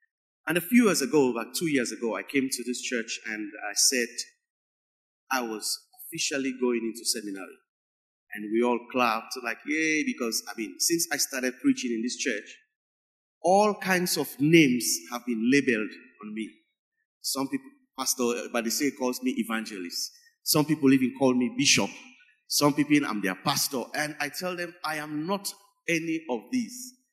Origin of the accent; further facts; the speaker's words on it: Sierra Leone; Like our sister who's leading the service is from Ghana, I'm from Sierra Leone. And this has been going on for the last couple of years. I came to this church in 2016 and I've been here since.